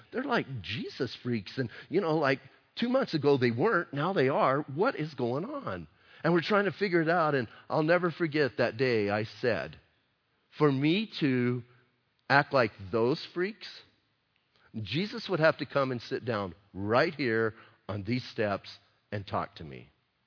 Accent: Bisbee, Arizona, United States; Listen, I know I grew up in Bisbee, but I grew up in Bisbee during the mining times.

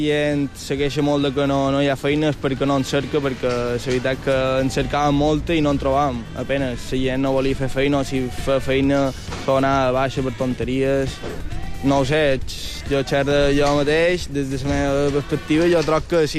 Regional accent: Marratxí, Balearic Islands, Spain; Jo de Marratxí.

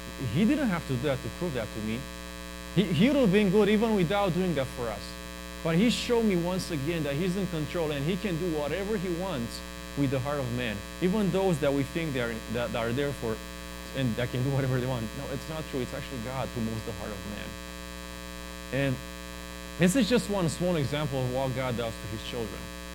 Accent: Romania; now in United States; I came from Romania for this.

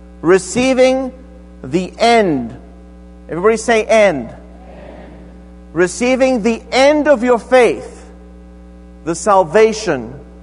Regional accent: South Africa; I was raised in South Africa, and I was raised in a very well-to-do family

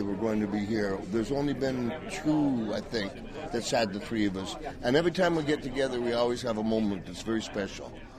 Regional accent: Saskatoon, Saskatchewan, Canada; born there; I was born in Saskatoon.

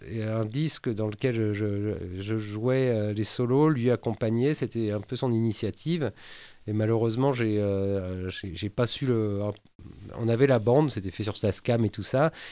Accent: Le Havre, Normandy, France; au Havre, parce que j'ai grandi au Havre.

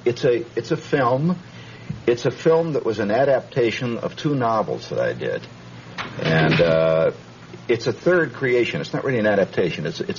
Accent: Hammond, Indiana, United States; Well, I grew up in Hammond.

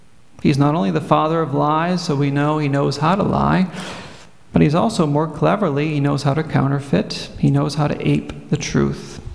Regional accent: Massachusetts, United States; Ted Kennedy, the now deceased senator from my home state

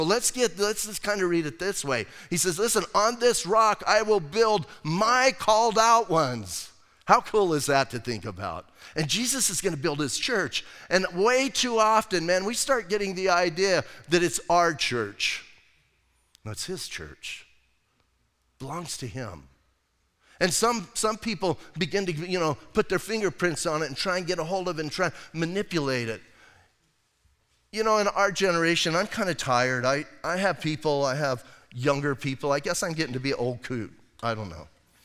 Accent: Bisbee, Arizona, United States; I'm from Bisbee. What else would I be?

